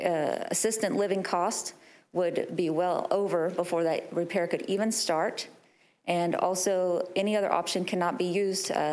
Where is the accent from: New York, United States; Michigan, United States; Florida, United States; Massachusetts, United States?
Florida, United States; Marianna; I come from Jackson County. Marianna is the city.